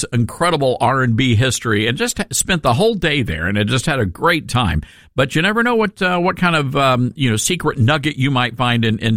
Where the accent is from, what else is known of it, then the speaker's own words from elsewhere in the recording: Memphis, Tennessee, United States; well, I was born and raised in Memphis, where we base our show. Most Memphians have never been to Graceland.